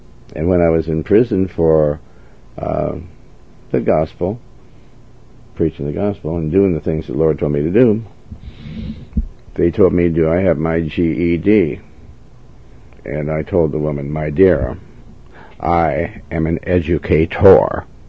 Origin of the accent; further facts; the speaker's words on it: United States; I'm an American, and I want to, and I'm a Christian.